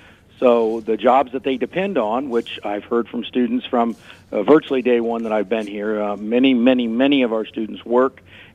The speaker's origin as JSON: {"language": "English", "region": "Ohio", "country": "United States", "tie": "born or raised there", "said": "I grew up in South Central Ohio, and my family's still there."}